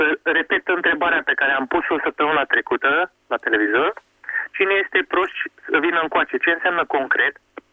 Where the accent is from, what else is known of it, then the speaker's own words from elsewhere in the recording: Argeș, Romania; din Argeș.